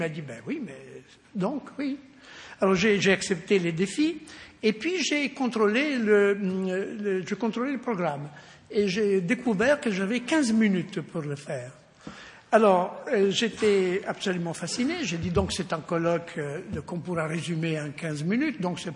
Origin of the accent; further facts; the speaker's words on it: Rimini, Emilia-Romagna, Italy; Alors, vous savez que je suis de Rimini, vous ne savez pas, mais c'est pas maintenant c'est dit.